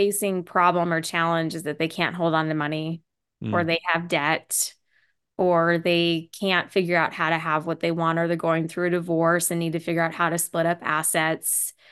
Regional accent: Las Vegas, Nevada, United States; I was born and raised in Vegas.

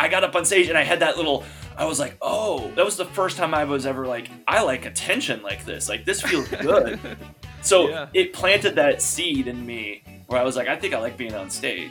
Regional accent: Iowa, United States; now in Minneapolis, United States; I grew up in Iowa. I live in Minneapolis, right? But I grew up in Iowa, and I went to the University of Iowa

